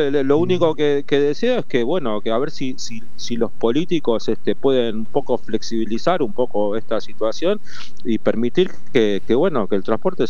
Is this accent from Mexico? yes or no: no; Argentina; yo quiero la Argentina, quiero mi país